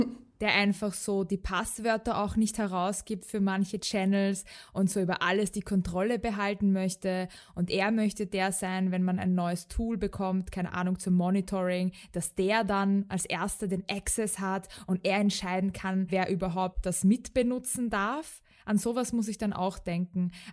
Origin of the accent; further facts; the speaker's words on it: Austria; Hey, ich bin aus Österreich.